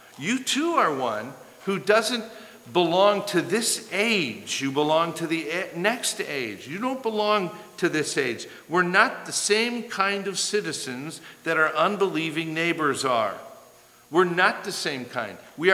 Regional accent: Wisconsin, United States; moved away as an adult; I grew up in Wisconsin, and then I went to Ohio for college, and I talked funny to people around me.

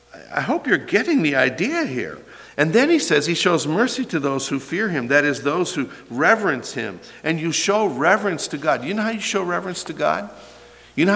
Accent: LaRue, Ohio, United States; But anyway, I say to people in this county, I'm from LaRue, and they don't know what I'm talking about.

